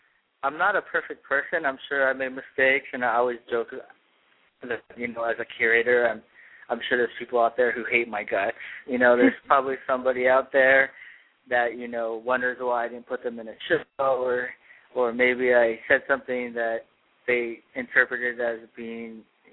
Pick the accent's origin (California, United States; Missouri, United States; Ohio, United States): California, United States; Los Angeles; I mean, I love being here. I grew up in Los Angeles.